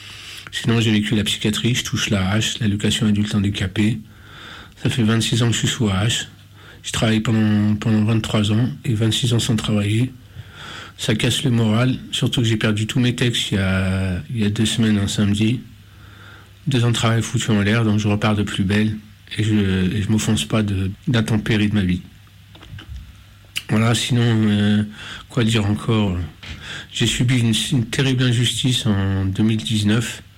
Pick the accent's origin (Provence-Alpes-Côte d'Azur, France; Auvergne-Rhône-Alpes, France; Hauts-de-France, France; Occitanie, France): Auvergne-Rhône-Alpes, France; Lyon; j'ai 49 ans, je suis lyonnais depuis 49 ans, j'ai visité pas mal de villes en travaillant, je suis toujours retourné à ma source, je suis algérien d'origine, j'étais musulman pendant 49 ans